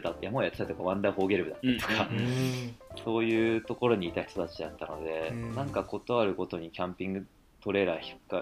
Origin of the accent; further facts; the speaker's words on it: Sapporo, Hokkaido, Japan; 原体験としては僕地元札幌なんですけど